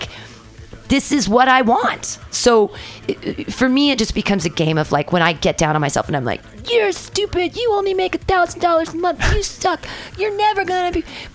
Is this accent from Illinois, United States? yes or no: no; California, United States; now in San Francisco, United States; I love San Francisco, and I grew up in the East Bay, and I've never lived outside California